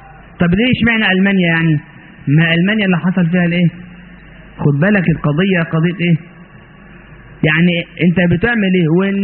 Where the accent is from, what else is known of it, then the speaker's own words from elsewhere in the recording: Egypt; اني لست اخوانيا ولا سلفيا ولا انا مسلم مصري تخرجت في الازهر وعملت في الاوقاف